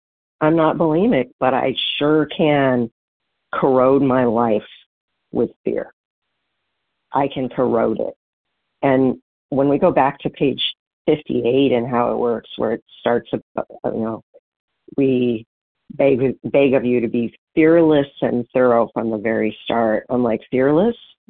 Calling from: Washington, United States; in Washington State.

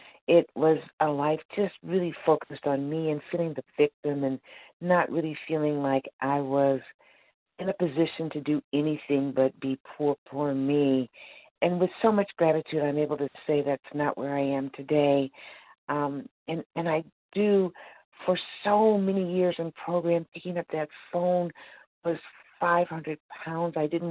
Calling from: Missouri, United States; I'm calling from Missouri.

